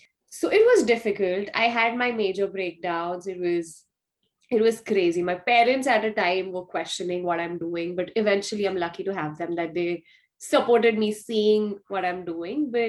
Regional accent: Mumbai, Maharashtra, India; So I am from Mumbai, India. And it's just like any other cities like Toronto or New York, you know, one of the major cities.

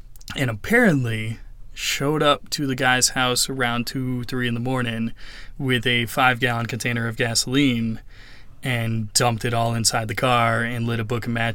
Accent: New Hampshire, United States; No, so I'm originally from New Hampshire.

